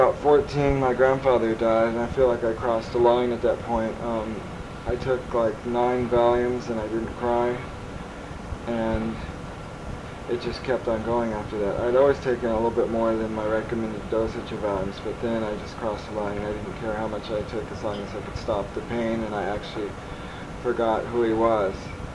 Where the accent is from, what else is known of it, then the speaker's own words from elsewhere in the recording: Pomona, California, United States; also born or lived in Groton, Connecticut; now in Hollywood, United States; I was born in Connecticut. I was raised outside of Los Angeles in Pomona.